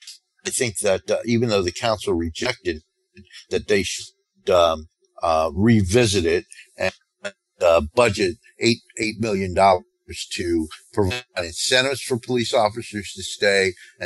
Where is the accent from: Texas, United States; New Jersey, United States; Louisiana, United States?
New Jersey, United States; And I said, well, I was raised in North New Jersey, and we all did this.